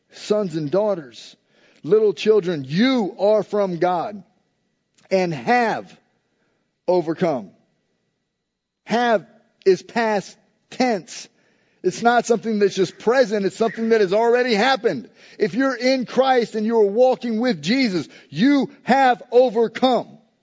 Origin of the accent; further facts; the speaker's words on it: Tampa, Florida, United States; I am just because I'm from Tampa. Well, I'm not really from Tampa, but I've been here my whole life, so I love the Bucks.